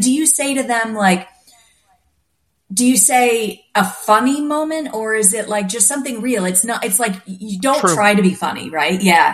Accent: Canada; They're both Canadian, which we often don't realize as a Canadian, mm-hmm. although I did just become American, so I'm both.

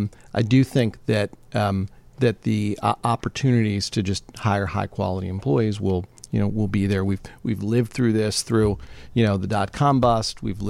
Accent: Cincinnati, Ohio, United States; I grew up in Cincinnati, actually. And my mom was a teacher. My dad was an accountant.

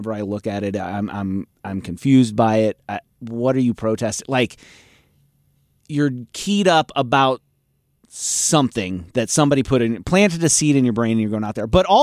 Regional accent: O'Fallon, United States; Usually there's a protest in my hometown, downtown O'Fallon.

